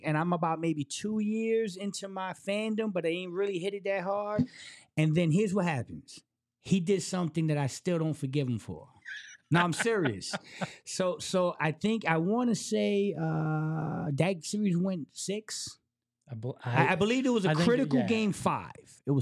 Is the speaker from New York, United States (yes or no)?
yes; New York, United States; So again, growing up in New York, New Jersey, common thing is Knicks Nets, right?